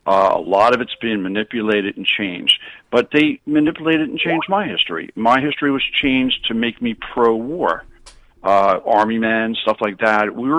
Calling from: New Jersey, United States; I'm from New Jersey.

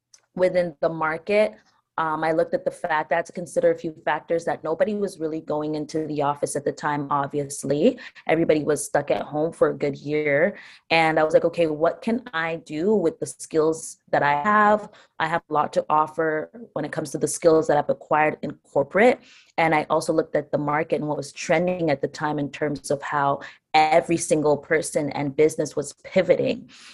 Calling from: Ajax, Ontario, Canada; So I'm tuning in from Ajax, Ontario.

